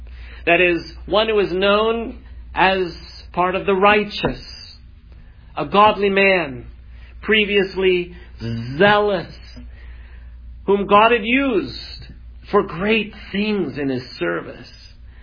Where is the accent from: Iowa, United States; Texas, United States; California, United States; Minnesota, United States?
Iowa, United States; also born or lived in Michigan; now in Florida, United States; as I've slipped on snow and ice many times up in Iowa where I grew up and in Michigan where we lived for 15 years.